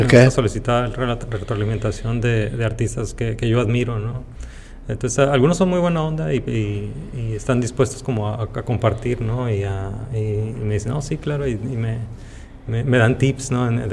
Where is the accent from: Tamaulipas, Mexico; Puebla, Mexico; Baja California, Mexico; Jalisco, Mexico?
Baja California, Mexico; Tijuana; Pero pues soy de Tijuana, soy nacido y criado en Tijuana y amo Tijuana.